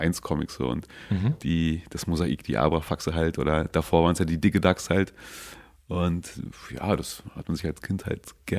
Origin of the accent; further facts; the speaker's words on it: Schwerin, Mecklenburg-Vorpommern, Germany; now in Berlin, Germany; ich bin gebürtiges Küstenkind, komme aus Mecklenburg, Nähe der Ostseeküste. Heimatstadt ist Schwerin